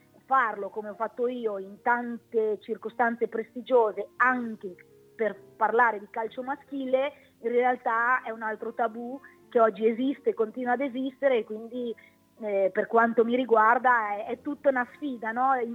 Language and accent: Italian; Bologna, Emilia-Romagna, Italy; Da bolognese